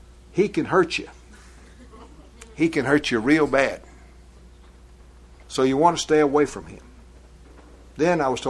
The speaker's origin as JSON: {"language": "English", "region": "Texas", "country": "United States", "said": "I'm from West Texas. I'm a man. West Texas men know no fear."}